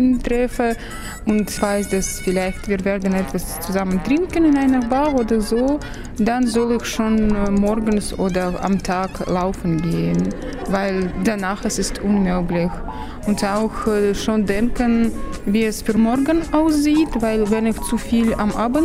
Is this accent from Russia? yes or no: yes; Russia; Ich komme aus Russland und ich trinke viel Alkohol.